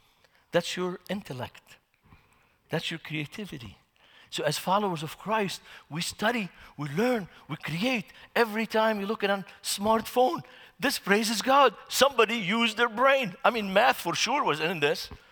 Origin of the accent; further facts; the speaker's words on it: Beirut, Beirut Governorate, Lebanon; We had PLO fighters come to the church I grew up in Beirut.